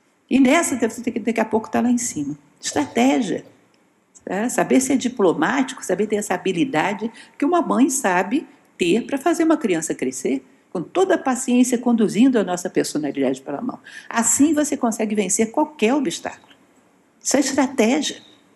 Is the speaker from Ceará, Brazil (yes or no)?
no; Rio de Janeiro, Brazil; Eu sou carioca, tem uma escada lá famosa, que é a escada da Penha.